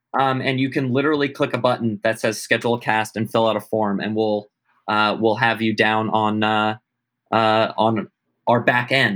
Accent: Dayton, Ohio, United States; and that is where I grew up in Dayton, Ohio. So shout out to Dayton, Ohio

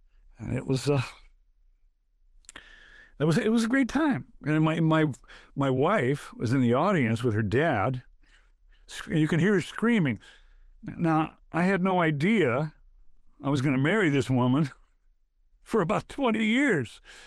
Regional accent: Detroit, Michigan, United States; born there; I used to go see her when I lived in Detroit for a while. I was born in Detroit.

